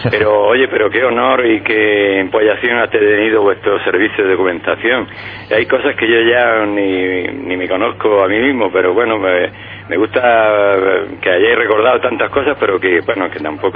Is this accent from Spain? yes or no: yes; Andalusia, Spain; moved away; Soy un almeriense que tuvo que salir de mi tierra y buscar trabajo en Madrid, Barcelona, y esa es la historia.